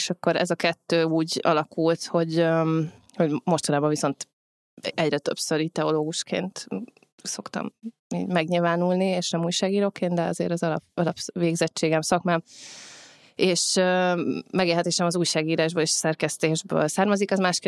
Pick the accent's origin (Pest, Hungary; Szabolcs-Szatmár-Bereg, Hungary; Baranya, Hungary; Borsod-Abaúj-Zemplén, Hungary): Szabolcs-Szatmár-Bereg, Hungary; Nyíregyháza; ez a nyíregyházi gyerek és kamaszkorom, és szintén meghatározza a világlátásomat.